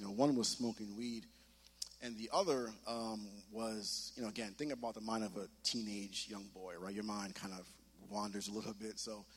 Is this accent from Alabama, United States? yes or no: no; Elmont, New York, United States; also born or lived in Brooklyn; I was born in Brooklyn, winter of 85, and my parents moved me, my brother, my sister to Elmont, Long Island in 1990.